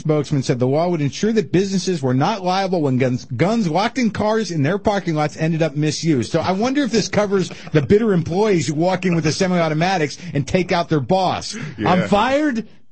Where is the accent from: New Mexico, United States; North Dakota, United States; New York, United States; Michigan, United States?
New Mexico, United States; I grew up in New Mexico. I grew up in the Wild West. You know, I grew up with guns in my house.